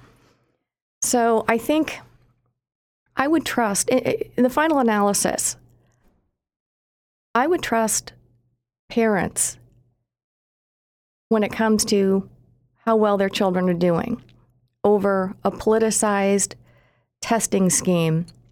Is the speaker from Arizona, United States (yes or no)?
yes; Arizona, United States; And my home state of Arizona, where I live, I thought it was a good idea